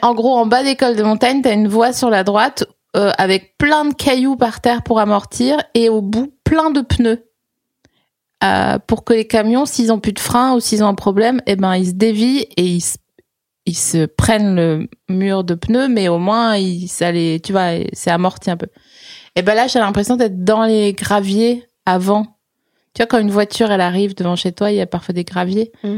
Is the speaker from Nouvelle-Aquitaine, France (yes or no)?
no; Grand Est, France; also born or lived in Vosges; je suis née dans les Vosges, j'ai grandi en Alsace, et mes parents, ils avaient toujours leur maison dans les Vosges